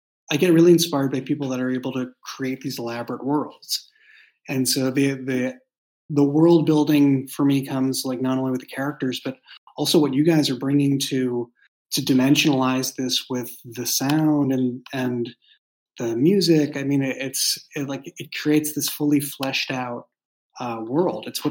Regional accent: Boston, Massachusetts, United States; also born or lived in San Francisco Bay Area; So I grew up in Boston, and so I grew up in a walking city

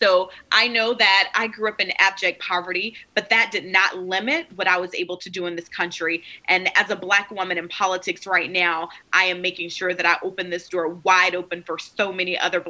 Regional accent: Alabama, United States; So I remember reading all about the civil rights movement growing up in Alabama.

